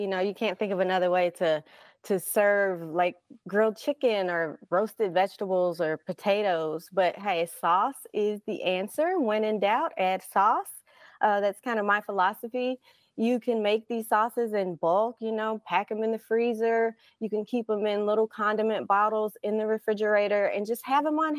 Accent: Jackson, Mississippi, United States; So comeback sauce originated in my hometown, Jackson, Mississippi

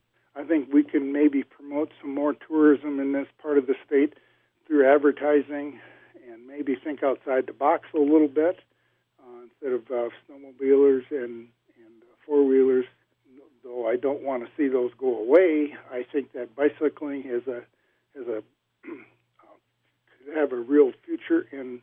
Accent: Iowa, United States; I grew up in Chickasaw County where the CAFO, where Dale Reichs has his farm.

